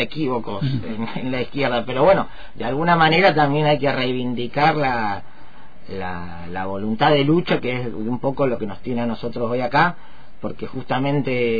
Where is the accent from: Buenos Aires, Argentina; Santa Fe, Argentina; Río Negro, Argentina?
Santa Fe, Argentina; Rosario; yo soy de Rosario